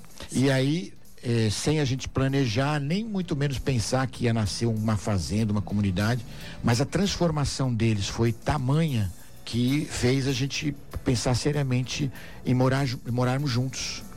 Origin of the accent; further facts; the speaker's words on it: São Paulo, Brazil; born there; Nasci em São Paulo e nós chegamos aqui em 1978, em 79 chegou o Frei Hans e viemos morar no Pedregulho, na paróquia Nossa Senhora da Glória.